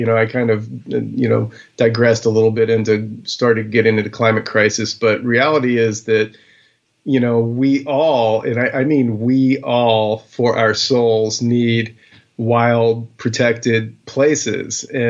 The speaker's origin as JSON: {"language": "English", "region": "Texas", "country": "United States", "tie": "born there", "moved": "yes", "lives_now": "Alaska, United States", "said": "I moved up to Alaska in 1996. I was born in Texas, but I moved up to Alaska in 96."}